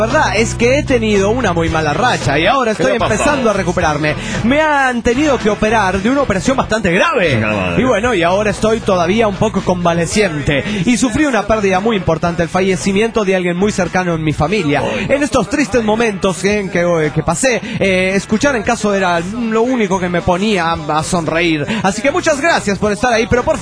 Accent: Mexico City, Mexico; del DF Mexicano.

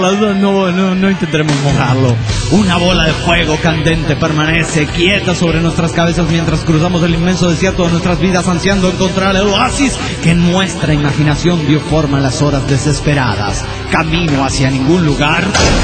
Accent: Colombia; now in Ecuador; Una aclaración, soy colombiano, pero vivo en este maravilloso país llamado Ecuador.

